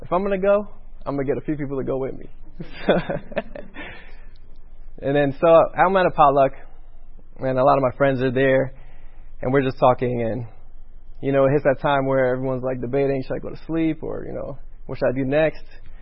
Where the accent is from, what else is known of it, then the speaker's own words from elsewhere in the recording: New York City, New York, United States; also born or lived in Trinidad; I was born in Trinidad and I was raised in New York City.